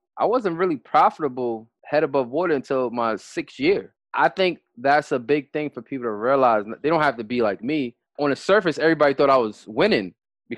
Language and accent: English; New York City, New York, United States; They ruined the game growing up in New York City. The culture is fashion and dressing nice.